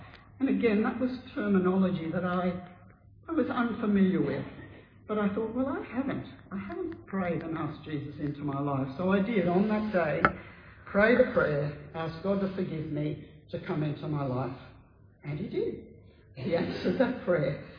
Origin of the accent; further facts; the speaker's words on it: New South Wales, Australia; also born or lived in Moree / Mudgee / Sydney; I'm not a Queenslander. I'm born and bred in New South Wales. But just a few months old when my family moved to Moree. I started school there. Not long after that, we moved to Mudgee in the Central West, where I did my primary school.